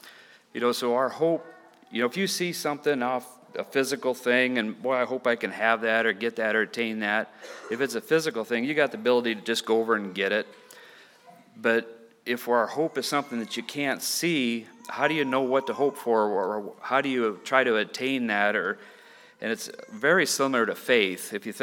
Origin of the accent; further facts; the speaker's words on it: Nebraska, United States; I'm from Nebraska.